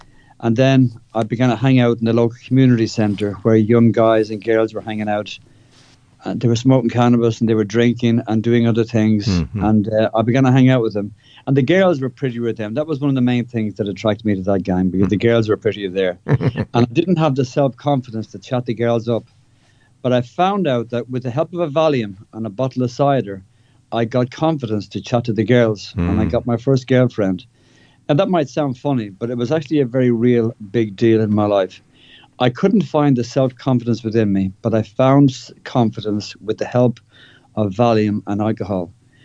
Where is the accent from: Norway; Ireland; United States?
Ireland; Dublin, Leinster; born or raised there